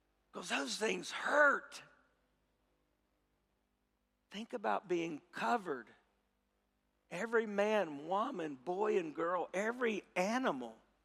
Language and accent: English; South Carolina, United States; I grew up in South Carolina. I know you think from my accent, I'm from New York. But I grew up in South Carolina where right now they have a rare several inches of snow even at Myrtle Beach near where I grew up.